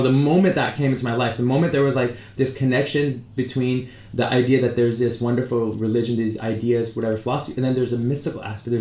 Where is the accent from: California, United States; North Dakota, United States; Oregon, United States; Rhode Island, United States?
California, United States; San Francisco; we moved to San Francisco, grew up there, but, you know, I never was into, like, I'm Indian, and I'm, you know, Punjabi Indian, Sikh, you know, from the northern part of India